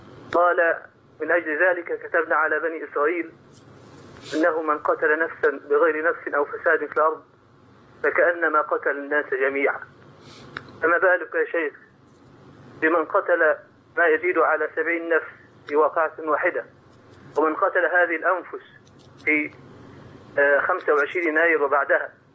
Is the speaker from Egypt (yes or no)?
yes; Egypt; أن يرفع هذه الفتنة عن بلادنا مصر،